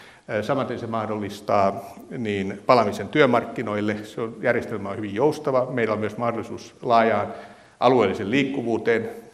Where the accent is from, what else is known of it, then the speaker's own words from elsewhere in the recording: Kalajoki, North Ostrobothnia, Finland; Juhani Kärjä ja minä ollaan Kalajoelta